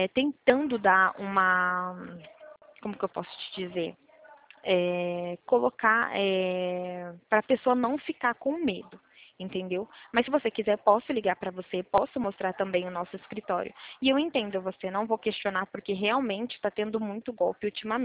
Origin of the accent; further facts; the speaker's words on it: Limeira, São Paulo, Brazil; eu sou de Limeira aqui, né? De Limeira, no interior de São Paulo.